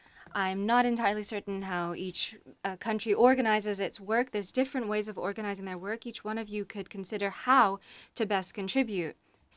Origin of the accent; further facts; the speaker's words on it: France; English is a second language; I come from France, and right now, I should say my director's here somewhere in the room